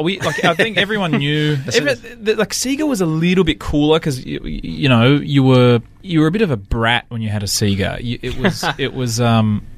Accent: Werribee, Victoria, Australia; I grew up in Werribee, so in Werribee Plaza I'd seen violence.

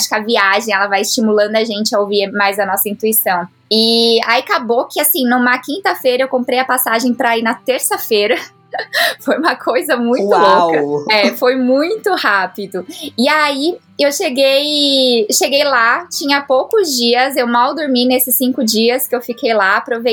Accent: Santo André, São Paulo, Brazil; eu sou de Santo André, São Paulo, então saí de Santo André, de São Paulo também

